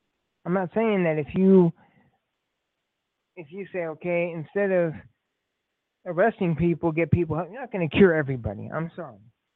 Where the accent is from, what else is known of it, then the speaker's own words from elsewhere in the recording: California, United States; Because I'm from California, well, it's not really.